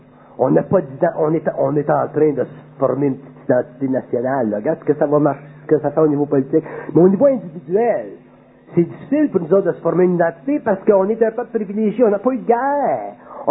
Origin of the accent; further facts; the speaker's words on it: Quebec, Canada; born there; je comprends pourquoi je suis né au Québec